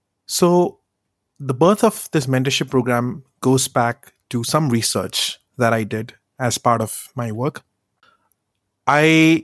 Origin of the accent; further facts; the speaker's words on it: Kochi, Kerala, India; from Kochi, India